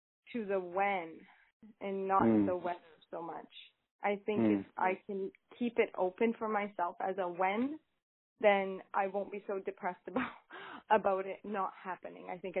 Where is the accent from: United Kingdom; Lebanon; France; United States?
Lebanon; moved away as an adult; now in Canada; I didn't grow up in Canada, I grew up in Lebanon where it's very warm, and I moved here at 18. And ever since I was 18 here in Canada